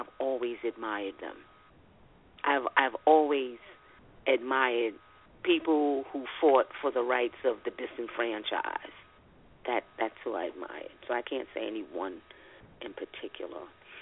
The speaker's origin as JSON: {"language": "English", "region": "New York", "country": "United States", "tie": "born or raised there", "said": "I admired the Black Panthers because I grew up in Harlem because people were talking about the Black Panthers."}